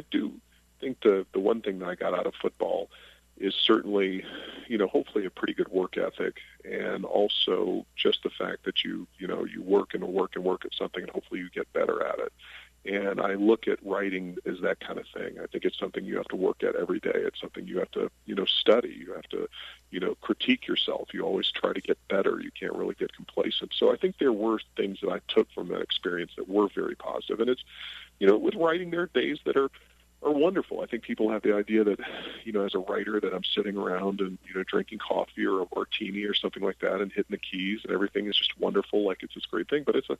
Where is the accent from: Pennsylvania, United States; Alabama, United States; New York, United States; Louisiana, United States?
Alabama, United States; I remember thinking as a teenager growing up in Alabama